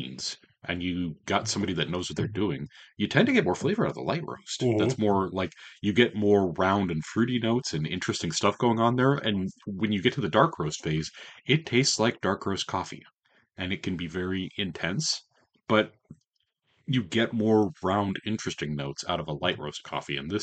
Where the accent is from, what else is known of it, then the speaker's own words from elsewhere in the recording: Kansas City, Missouri, United States; Now, granted, like, we're from Kansas City.